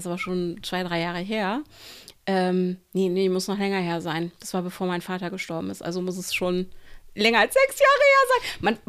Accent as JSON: {"language": "German", "region": "Schleswig-Holstein", "country": "Germany", "tie": "born or raised there", "said": "im Wald und so, wo ich aufgewachsen bin. Da gab es den Sachsenwald, der ist da in Norddeutschland ein relativ großer Wald."}